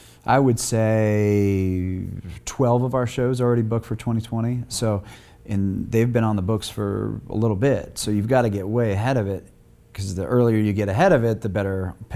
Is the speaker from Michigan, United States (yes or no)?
yes; Michigan, United States; See, I grew up in Michigan, so like the Pistons or the Tigers or whatever, I loved watching them.